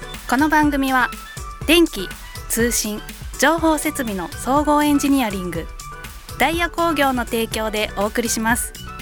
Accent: Kobe, Hyogo, Japan; ところで私たちは神戸なので、関西弁でカフ上げてとかカフ下げてとか言ってるんですけど

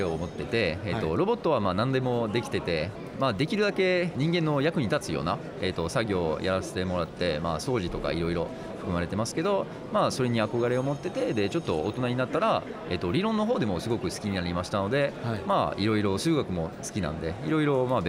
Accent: France; Japanese is a second language; now in Japan; フランスから来ました。7年前から、日本に、います。

